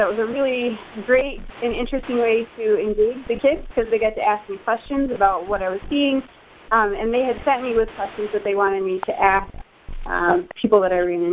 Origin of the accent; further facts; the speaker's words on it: New York, United States; expand to include educators from Colorado, North Carolina, Georgia, and New York State, of course, because I'm from New York State.